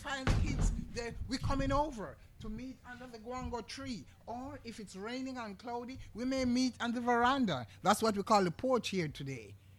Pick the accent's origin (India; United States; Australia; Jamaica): Jamaica; As a Jamaican storyteller, let me just ask a few questions.